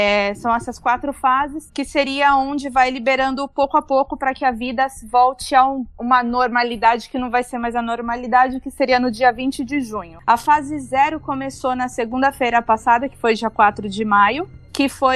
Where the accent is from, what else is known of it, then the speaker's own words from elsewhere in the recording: São Paulo, Brazil; moved away as an adult; now in Barcelona, Spain; Eu sou de São Paulo, tenho 36 anos e moro em Barcelona fazem 3 anos e meio.